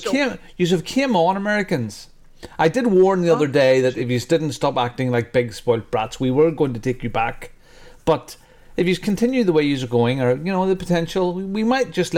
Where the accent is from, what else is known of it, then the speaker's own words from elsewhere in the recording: United Kingdom; I'm British through and through. I'm a patriot.